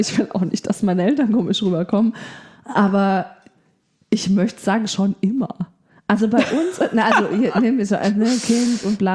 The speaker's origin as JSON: {"language": "German", "region": "Bavaria", "country": "Germany", "said": "Also ich komme ja aus Bayern, wo ja auch Bier so das normale Getränk ist."}